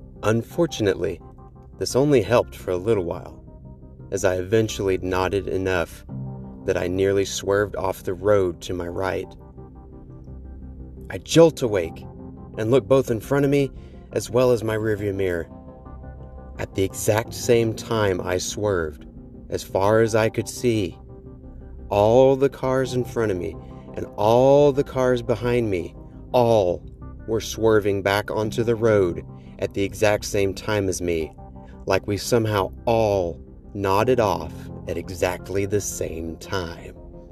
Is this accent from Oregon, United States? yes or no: no; Oklahoma City, Oklahoma, United States; also born or lived in Burns Flat; my mother, little sister, and I moved away from Oklahoma City down to this small, strange town called Burns Flat.